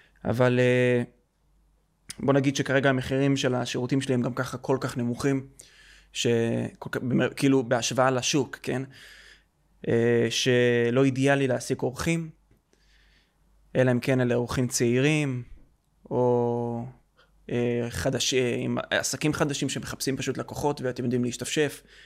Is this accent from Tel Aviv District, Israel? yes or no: no; Modi'in, Central District, Israel; אני ביסודי עברתי במודיעין, עיר שגדלתי בה מגיל 7 עד 12.